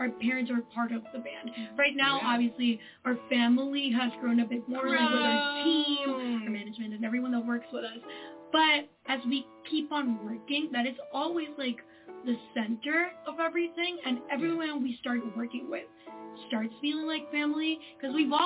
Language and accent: English; Mexico; We obviously started playing here in Mexico. We're Mexicans, we're from Mexico. So our first shows were always here in our home and then just across the country.